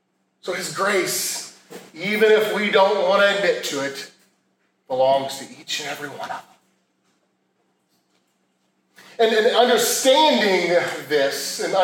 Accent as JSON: {"language": "English", "country": "United States", "tie": "born or raised there", "said": "But growing up in America, you've heard the term pulling yourself up by the bootstraps."}